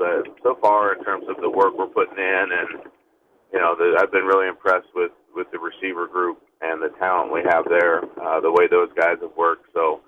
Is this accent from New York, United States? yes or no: no; Arizona, United States; I grew up in Arizona, which obviously is a different type of heat.